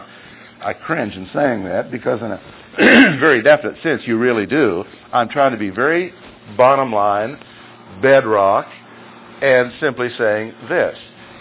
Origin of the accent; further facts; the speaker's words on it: Ireland; I said, "No, I'm as Irish as you can get."